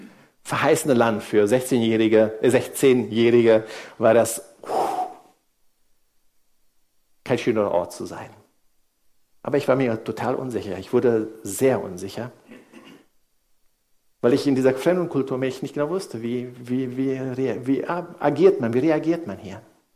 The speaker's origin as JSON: {"language": "German", "country": "Indonesia", "tie": "born or raised there", "said": "Ich bin in Indonesien aufgewachsen, 16 Jahre dort gelebt, eine wunderschöne Kindheit verbracht."}